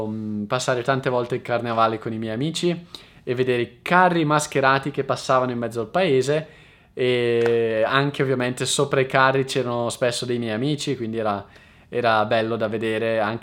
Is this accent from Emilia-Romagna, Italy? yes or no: no; Concesio, Lombardy, Italy; anche nel mio paesino a Concesio, che è un comune della provincia di Brescia, quando ero piccolo andavo ad assistere al carnevale